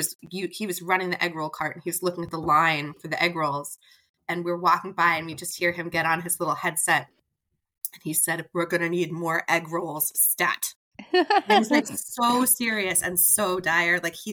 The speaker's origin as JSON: {"language": "English", "town": "Boston", "region": "Massachusetts", "country": "United States", "said": "I think it's because we're from Boston."}